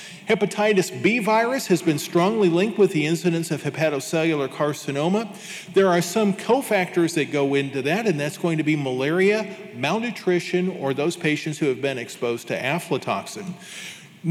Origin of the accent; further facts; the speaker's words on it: Kansas City, Missouri, United States; You know, I'm from Kansas City, where it's barbecue and steak on every street corner, and this really hits close to home.